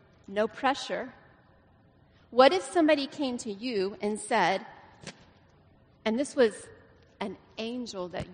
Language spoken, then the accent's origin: English; Big Spring, Texas, United States; Derek and I grew up in West Texas in a little town called Big Spring.